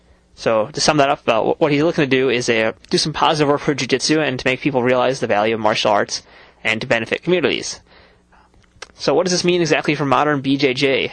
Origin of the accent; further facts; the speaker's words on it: Bayside, New York, United States; Okay, I'm from Bayside, Queens, so we're not too far from each other.